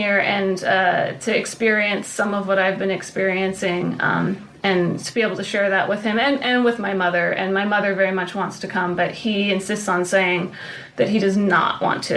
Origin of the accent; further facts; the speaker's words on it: Seattle, Washington, United States; I grew up in Seattle itself.